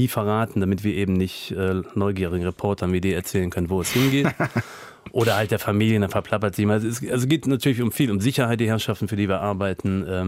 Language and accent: German; Germany; moved away as an adult; Als junger Mensch wollte ich unbedingt weg aus Deutschland, weil ich damals nicht begriffen habe, wie wunderbar es hier ist.